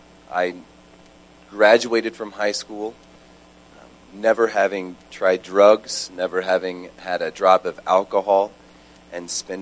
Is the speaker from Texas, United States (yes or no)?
yes; Carrollton, Texas, United States; I took a residency program in Denton, which is just north of where I grew up in Carrollton.